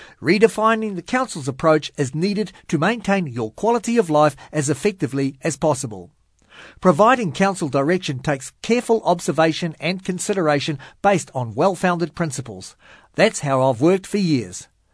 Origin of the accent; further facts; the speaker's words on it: Wellington, New Zealand; Being born and bred in Wellington from a family of local business owners, I understand firsthand the pressures our community is under.